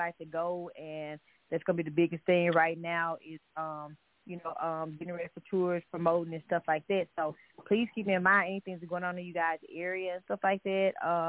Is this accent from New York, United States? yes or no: no; St. Louis, Missouri, United States; now in Tupelo, United States; I'm actually originally from St. Louis, but I reside in Tupelo, Mississippi, so I represent for the Silk.